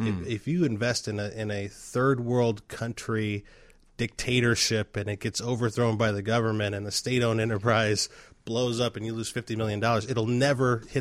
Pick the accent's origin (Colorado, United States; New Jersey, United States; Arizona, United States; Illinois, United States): Illinois, United States; Chicago; Look, so I grew up in the Bronzeville area.